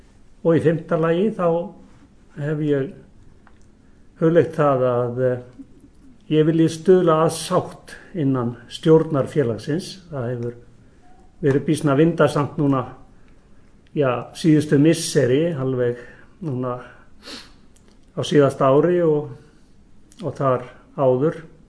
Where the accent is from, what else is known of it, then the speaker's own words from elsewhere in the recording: Reykjavík, Capital Region, Iceland; ég er Reykvíkingur, fættur á Njálsgötu, Reykjavík, með bænum. Og ég er fættur 1956, 13. desember, þannig að ég er 59 ára gamall.